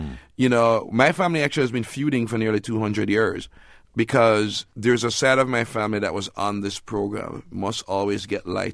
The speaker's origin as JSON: {"language": "English", "country": "Jamaica"}